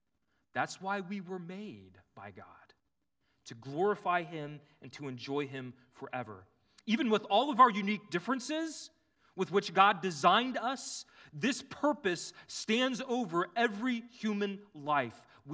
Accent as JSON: {"language": "English", "region": "Texas", "country": "United States", "said": "As a Texan, it's sort of the difference between saying y'all and all y'all."}